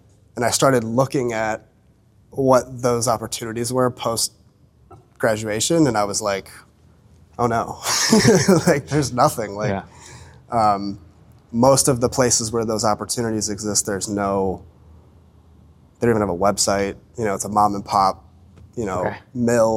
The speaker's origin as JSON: {"language": "English", "town": "Lakewood", "country": "United States", "tie": "born or raised there", "said": "Well, I'm born and raised, and I'm from Lakewood, and I still live in Lakewood."}